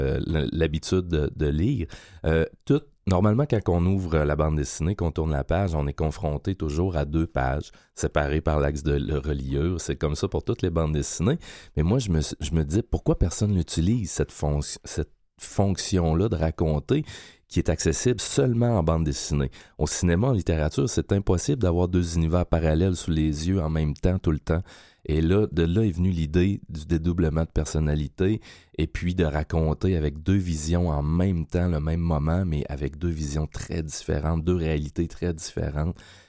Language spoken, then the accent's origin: French; Rimouski, Quebec, Canada; Moi, je viens de Rimouski, oui.